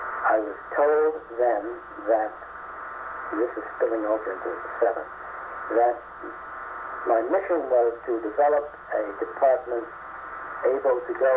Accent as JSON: {"language": "English", "region": "New York", "country": "United States", "tie": "born or raised there", "said": "I was raised on Long Island."}